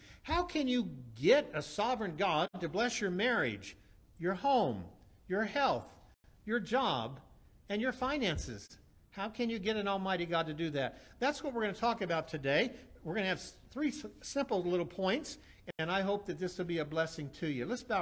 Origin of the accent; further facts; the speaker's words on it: Kansas, United States; I was born and raised in Kansas, and my daddy was a Baptist preacher